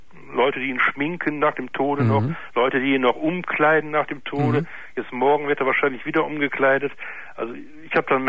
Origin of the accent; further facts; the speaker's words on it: Duisburg, North Rhine-Westphalia, Germany; ich komme aus Duisburg.